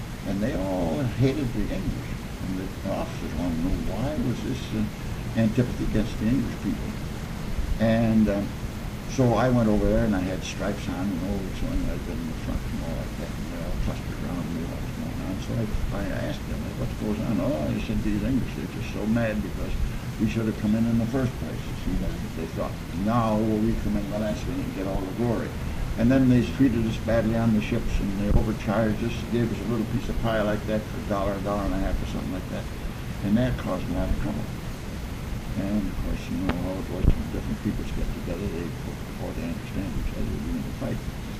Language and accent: English; New York, United States; And I met a man from my hometown in New York State.